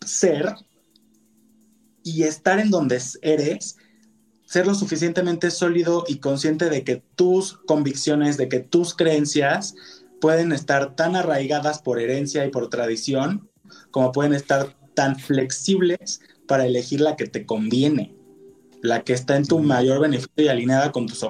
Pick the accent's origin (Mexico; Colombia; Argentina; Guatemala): Mexico; nosotros crecimos siendo mexicanos con la creencia de que para obtener dinero y recursos y ser exitoso, necesitas sacrificar tu tiempo